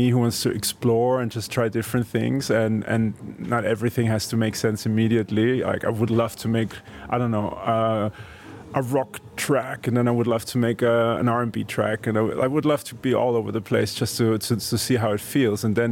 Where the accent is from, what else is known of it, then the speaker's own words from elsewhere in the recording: Austria; English is a second language; So I was like, okay, my home country and my birth country, of course, comes first.